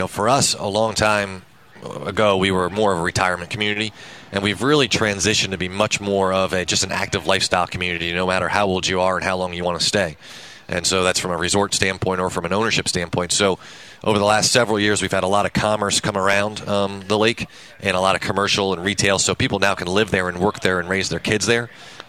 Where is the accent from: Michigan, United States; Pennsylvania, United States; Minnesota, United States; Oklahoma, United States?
Pennsylvania, United States; Pennsylvania, about an hour north of Philadelphia in the Lehigh Valley.